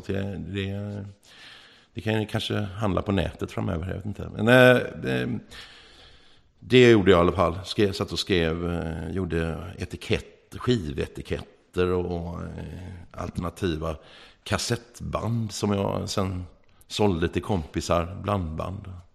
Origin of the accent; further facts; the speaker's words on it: Askim, Västra Götaland County, Sweden; also born or lived in Uppsala / Söderhamn / Västerås / Borås; Jag började i Uppsala, hoppade till Söderhamn, Västerås, Borås. Slutligen i Askhem, eller Askim, utanför Göteborg, där jag har vuxit upp vid Askims Badet nedanför Göteborg. Ja, en badort.